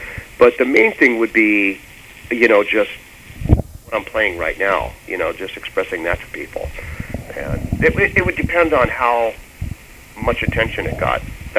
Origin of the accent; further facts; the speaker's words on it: United States; being an American and being free and just having a great time in the 80s